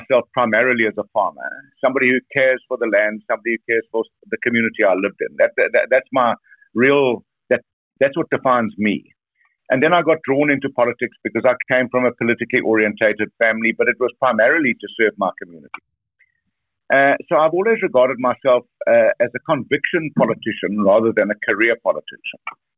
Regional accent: South Africa; I feel an extraordinary feeling of being a South African, you know.

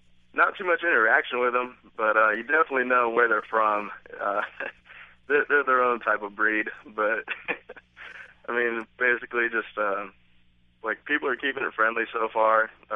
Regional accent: New Hampshire, United States; And growing up in New Hampshire is just like something that kind of grew on you.

